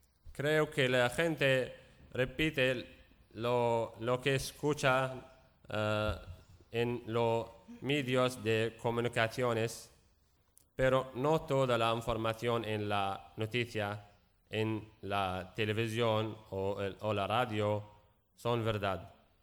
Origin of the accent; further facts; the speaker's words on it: Raqqa Governorate, Syria; Spanish is a second language; Soy de Siria, vengo de la región de Raqqa.